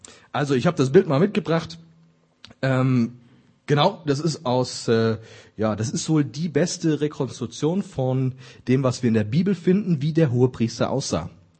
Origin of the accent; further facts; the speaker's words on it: Hesse, Germany; dann sieht man unten noch so Gebämsel, sagt man bei uns in Hessen, wie würde man bei euch sagen